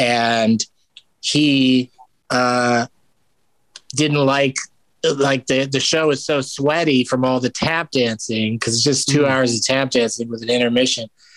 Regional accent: San Diego, California, United States; So I would go there a lot when I grew up in San Diego.

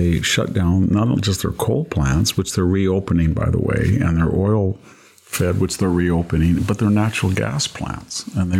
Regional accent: United States; So, it's very sad as an American to say that Airbus is pulling ahead of Boeing

